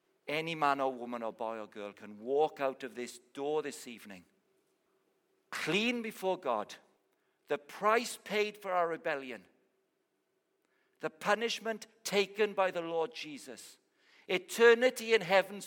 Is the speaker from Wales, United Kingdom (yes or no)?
yes; Wales, United Kingdom; I'm a Welsh chap